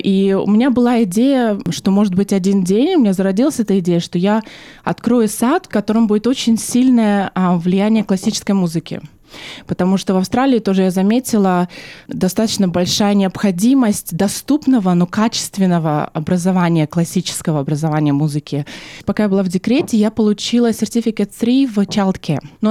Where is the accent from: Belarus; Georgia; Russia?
Russia; Murmansk Oblast; born there; Я родилась сама в России, в Мурманской области, на севере России, в маленьком городе, но в очень образованной и теплой семье, я бы сказала.